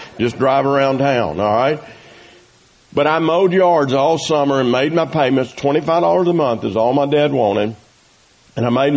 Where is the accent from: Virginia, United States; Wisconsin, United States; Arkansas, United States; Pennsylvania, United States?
Arkansas, United States; Brinkley; And I was from Brinkley.